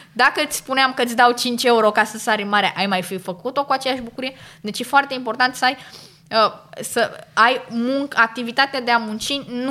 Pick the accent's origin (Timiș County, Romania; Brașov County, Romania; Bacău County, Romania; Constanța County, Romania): Constanța County, Romania; Constanța; eu sunt din Constanța, dar să-i duc la mare la bunici